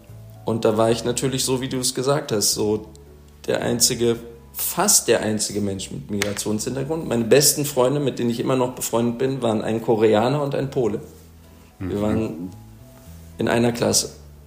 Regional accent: Berlin, Germany; ich bin in Deutschland geboren und so, bin Berliner.

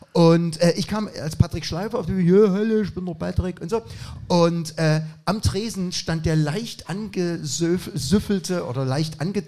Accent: East Germany, Germany; Ich komme aus Dunkeldeutschland, aus der SBZ.

